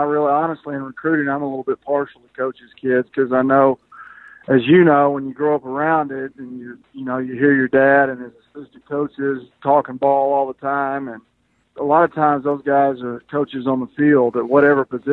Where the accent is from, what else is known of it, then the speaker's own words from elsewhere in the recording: Rogers, Arkansas, United States; Well, I am from Rogers, Arkansas, which is about 18 miles down the road from Fayetteville.